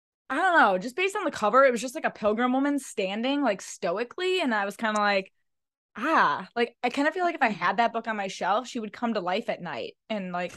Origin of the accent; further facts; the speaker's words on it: United States; I'm American. Like, I just.